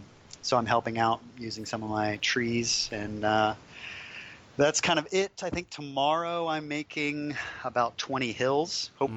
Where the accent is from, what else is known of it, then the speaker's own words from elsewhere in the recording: Florida, United States; I was born and raised in Florida. Moved down here 4 years ago with my beautiful wife.